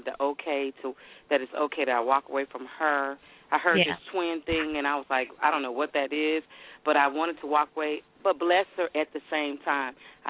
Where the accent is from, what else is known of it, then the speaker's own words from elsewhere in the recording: Florida, United States; That sounds like my hometown from Florida.